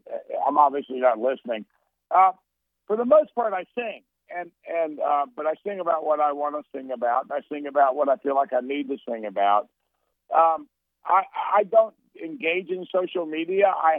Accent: Texas, United States; And I believe that simply because I grew up in Texas, and Texas was a lot different than it is now.

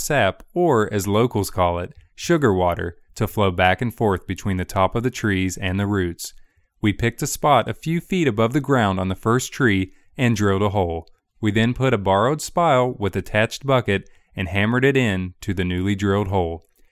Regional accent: United States; I grew up in Highland County, so I have been familiar with that delicious, sweet, amber-colored treat since childhood.

